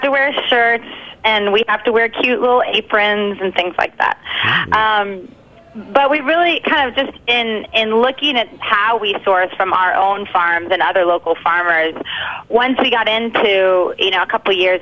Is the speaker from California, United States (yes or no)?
yes; San Francisco, California, United States; I'm from San Francisco